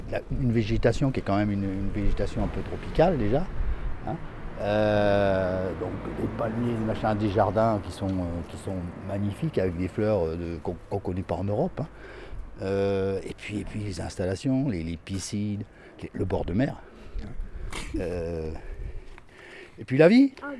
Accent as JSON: {"language": "French", "town": "Nîmes", "region": "Occitanie", "country": "France", "said": "Je suis originaire de Nîmes et j'aime bien la campagne."}